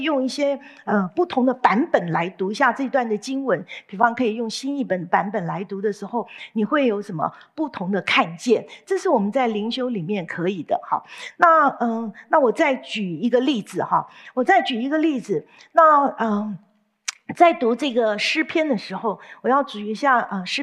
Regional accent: China; 这不是跟我们中国人很像嘛？我们中国人生男孩生女孩好像也有一点不一样哈。

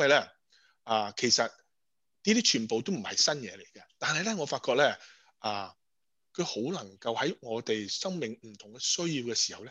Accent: Guangdong, China; 有时我哋广东人一句说话就是妹仔大过主人婆

